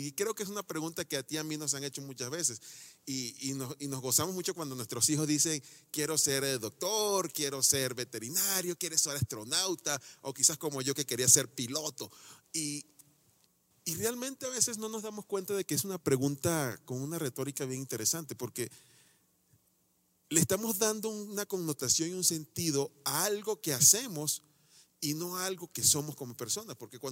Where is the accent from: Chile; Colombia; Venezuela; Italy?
Venezuela; en mi país, quizás Venezuela, quizás es una forma común de decirle a alguien: estás verde